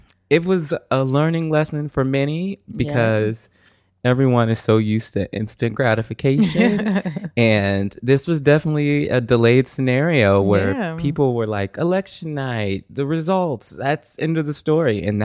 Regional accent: Florida, United States; let's just say I'm from Florida, I'm ashamed and upset, particularly at the county I'm from

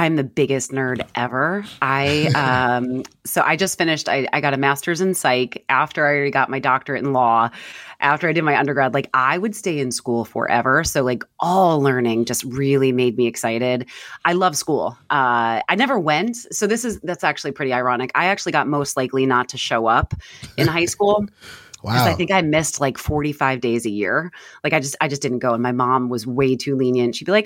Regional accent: New Jersey, United States; So yeah, but Jersey born and raised and can't leave.

